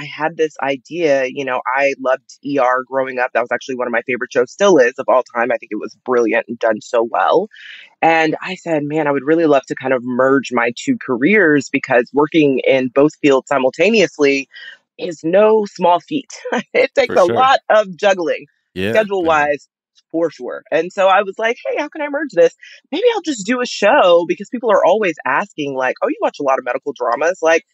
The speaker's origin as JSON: {"language": "English", "region": "Texas", "country": "United States", "said": "You know what? I'm a Texan."}